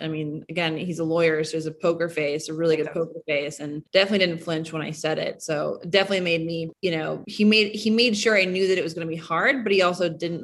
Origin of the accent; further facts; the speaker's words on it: Minnesota, United States; And yeah, I grew up in Minnesota, and I wasn't very good at skiing.